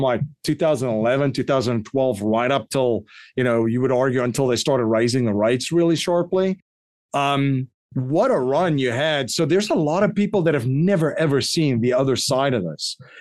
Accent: South Africa; But I grew up in South Africa, so you know you still have these coins at a lot of places.

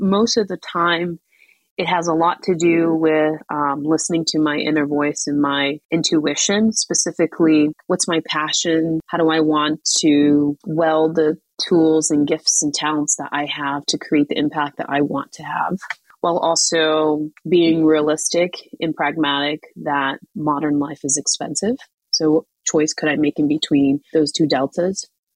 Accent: Boston, Massachusetts, United States; now in Amsterdam, Netherlands; I was born in America. I also claim Boston, Massachusetts. But I'm a first generation Cape Verdean American

